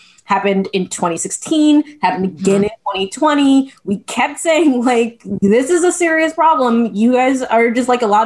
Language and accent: English; New York, United States; And I was like, I'm from New York. What in the world?